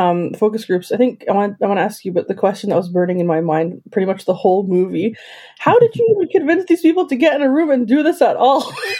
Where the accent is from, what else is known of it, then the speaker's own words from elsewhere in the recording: Canada; as a Canadian